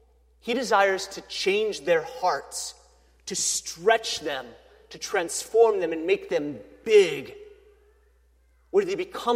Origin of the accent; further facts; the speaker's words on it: Hazleton, United States; I grew up in Hazleton, a little farm town